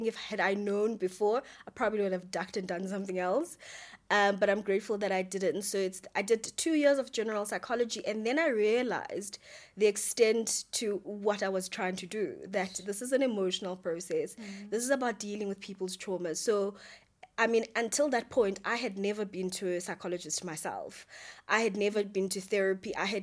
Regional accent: Lusikisiki, Eastern Cape, South Africa; I grew up in Lusikisiki. We didn't really have that much exposure into careers and all of that.

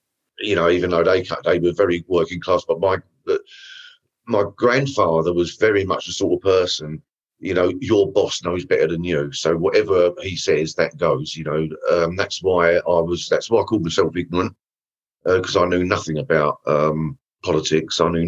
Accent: Dagenham, London, United Kingdom; I'm not a Cockney. You know, and I don't come from East London. I come from East London, you know, and Dagenham at that time, it was a very comfortable but sterile comfortable, you know, all clipped privet hedges and things.

